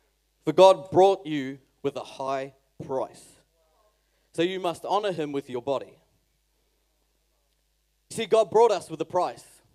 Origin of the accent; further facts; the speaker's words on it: New Zealand; I think maybe it's because I'm a New Zealander.